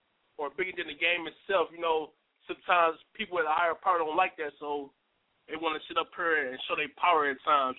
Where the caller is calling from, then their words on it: Cleveland, United States; My name, I'm calling from Cleveland.